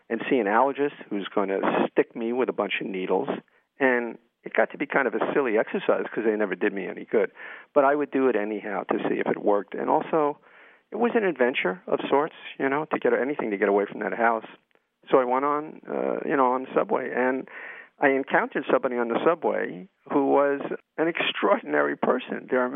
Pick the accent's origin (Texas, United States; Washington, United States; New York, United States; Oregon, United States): New York, United States; born there; But by the time I did that, I was still a hick going into the city, even though I was born in New York.